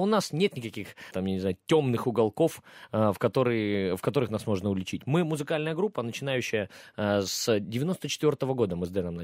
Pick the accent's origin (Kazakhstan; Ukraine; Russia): Ukraine; Poltava, Poltava Oblast; Я обычный парень из Полтавы, из гаража